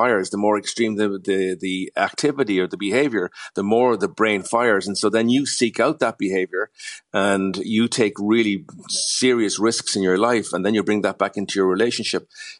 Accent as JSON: {"language": "English", "country": "Ireland", "said": "We're Irish."}